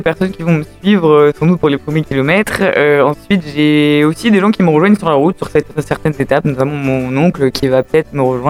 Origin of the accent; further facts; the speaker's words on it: Perros-Guirec, Brittany, France; Parce que je viens de Pérouse-Guirec